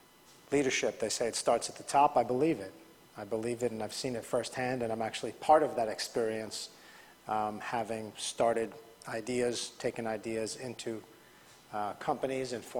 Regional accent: United States; being an American myself

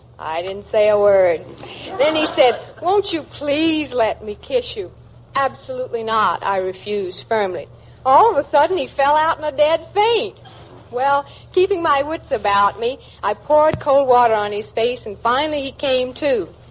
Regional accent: Jackson, Mississippi, United States; now in Los Angeles, United States; Jackson, Mississippi.

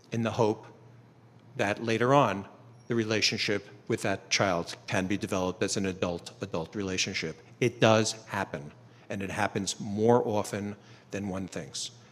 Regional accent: Washington, District of Columbia, United States; I'm from Washington, D.C., so I just...

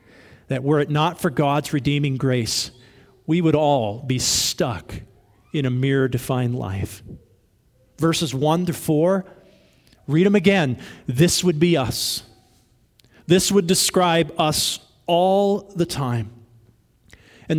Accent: West Coast, United States; And I grew up on the West Coast around mountains, and they're impressive.

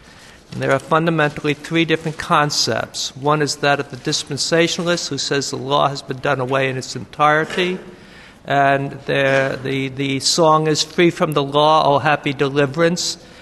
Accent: United States; now in Canada; I'm becoming a Canadian citizen, though they've changed all their forms. I have to start all over again. But I still know more about American history, having grown up in the United States.

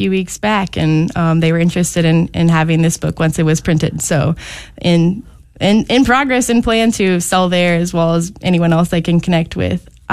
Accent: Bible Belt, United States; as I was kind of in middle school and early high school, growing up in the Bible Belt, I was very challenged about Mary and about my Catholic faith

